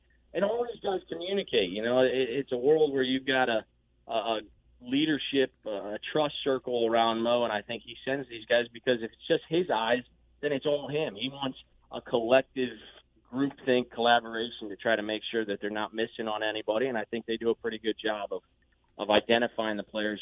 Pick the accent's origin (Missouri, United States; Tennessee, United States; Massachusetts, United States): Missouri, United States; St. Louis; I mean, I grew up in St. Louis. My parents still live in St. Louis, so I make it back a ton.